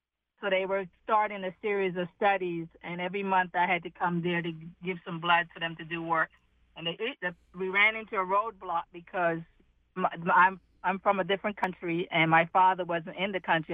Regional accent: Jamaica; I'm from Jamaica.

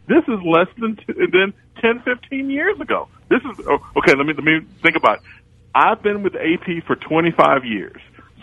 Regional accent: the South, United States; I am from the South.

